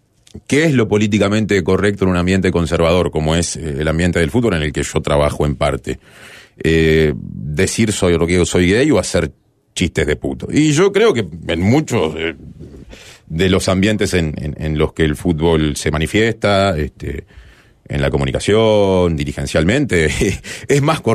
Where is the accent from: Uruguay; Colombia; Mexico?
Uruguay; Montevideo; soy un montevideano blanco, de clase media, con buenos ingresos, con buenos vínculos